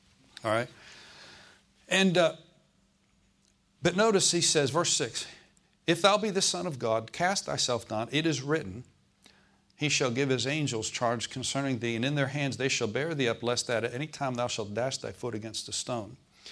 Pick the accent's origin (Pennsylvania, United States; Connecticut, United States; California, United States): Pennsylvania, United States; Pittsburgh; I thought, well, I'm from Pittsburgh, I'll watch it, you know.